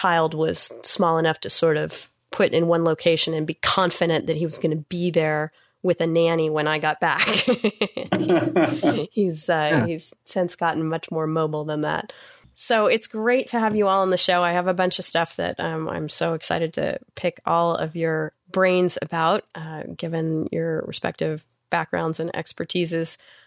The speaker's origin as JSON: {"language": "English", "region": "California", "country": "United States", "tie": "born or raised there", "said": "turns out you're living very close to where I grew up in the East Bay area up north."}